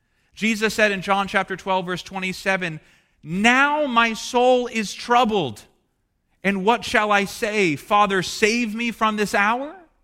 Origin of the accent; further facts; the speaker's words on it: Maryland, United States; I was traveling from Maryland to Nebraska, you know, the middle of nowhere.